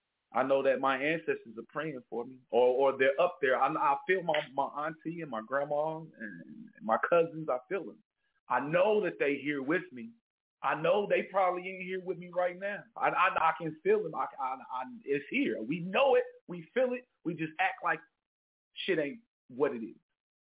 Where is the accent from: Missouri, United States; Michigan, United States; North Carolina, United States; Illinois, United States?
Missouri, United States; Kansas City; I am thankful for my hometown, Kansas City, motherfucking Missouri. I am very thankful for that city because if it wasn't for that, I wouldn't be the person that I am today.